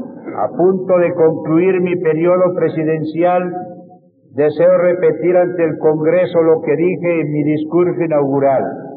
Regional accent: Colombia; Como católico, como colombiano, me duele la muerte de todo conciudadano.

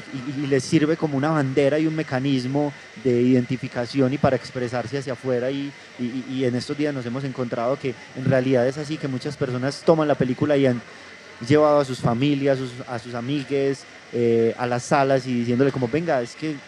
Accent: Colombia; nos podemos identificar mucho como colombianos en ella, porque es una familia tradicional.

